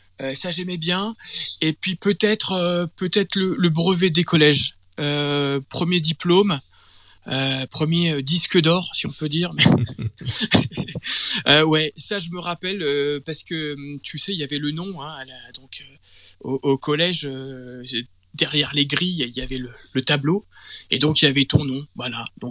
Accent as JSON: {"language": "French", "town": "Saint-Germain-en-Laye", "region": "Île-de-France", "country": "France", "tie": "born or raised there", "also_born_or_lived": "Poissy", "said": "J'ai grandi à Saint-Germain-en-Laye, alors je suis né à Poissy, hein, donc dans les Yvelines, pur yvelinois. J'ai grandi à Saint-Germain-en-Laye, j'ai grandi en plus pas loin d'où j'habite actuellement"}